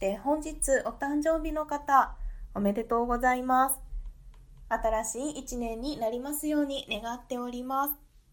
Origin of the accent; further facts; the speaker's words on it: Kansai, Japan; accent: Kansai; この私のね喋ってる感じの関西弁に馴染みを感じていただいているというところで